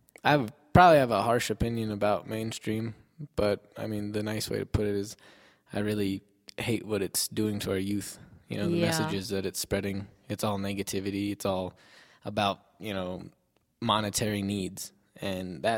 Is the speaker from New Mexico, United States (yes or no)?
yes; Albuquerque, New Mexico, United States; Well, born and raised in Albuquerque, off of Wyoming and Central, so kind of in a rough neighborhood.